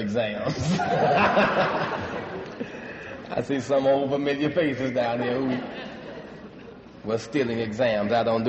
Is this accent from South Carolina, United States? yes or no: yes; South Carolina, United States; now in Illinois; I was just coming from South Carolina, and I was coming up north to Champaign. Operating under a lot of limitations and restrictions in the Palmetto State